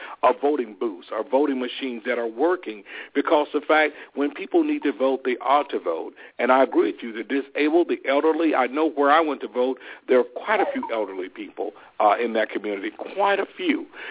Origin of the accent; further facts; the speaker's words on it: Selma, Alabama, United States; Because the fact, and especially me being born and raised in Selma, Alabama, this was just something that just touched me in a tremendous way.